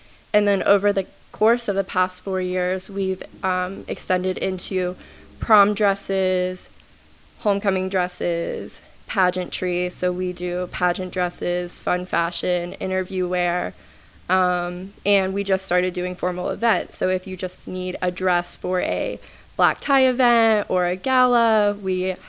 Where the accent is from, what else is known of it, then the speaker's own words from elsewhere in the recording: Harpers Ferry, West Virginia, United States; also born or lived in Loudoun County, Virginia; Yes, I was born in Loudoun County, Virginia, but grew up in Harpers Ferry my whole life with my two brothers and my parents here.